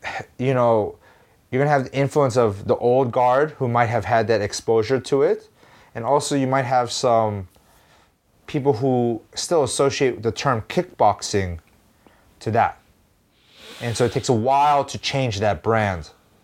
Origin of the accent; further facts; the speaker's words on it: Palos Verdes Estates, California, United States; I grew up in Los Angeles in the South Bay, in Palos Verdes Estates.